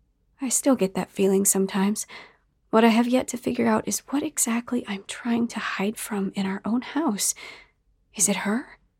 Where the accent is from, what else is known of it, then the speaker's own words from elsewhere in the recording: Midwest, United States; born there; I was born in the Midwest and still at times found life in the city to be overwhelming, not to mention expensive, considering our inconsistent paychecks.